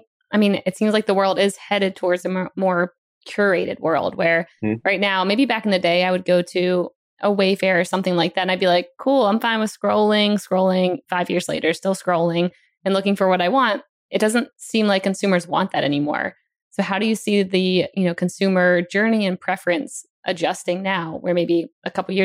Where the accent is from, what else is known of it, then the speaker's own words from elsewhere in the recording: Maryland, United States; like my hometown in Maryland, where, you know, my expectations there would have probably been to have a huge wraparound couch.